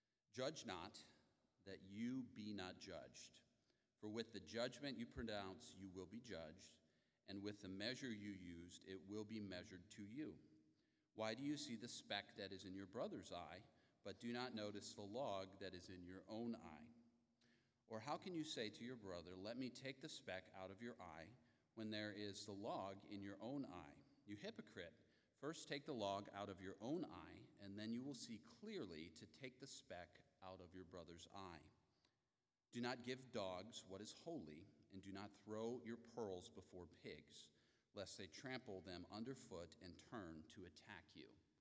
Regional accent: Wisconsin, United States; I'm actually from Wisconsin, and I told a couple people that.

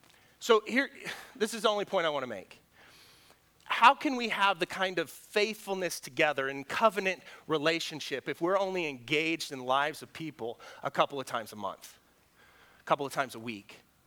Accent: Missouri, United States; I'm from Southern Missouri, that's how you say it.

